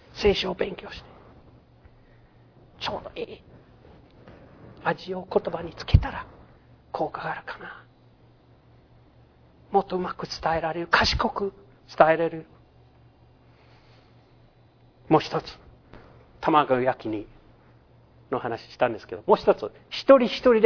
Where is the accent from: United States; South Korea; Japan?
United States; Louisiana; Japanese is a second language; で、一番後ろは、私、ルイジアナ出身で。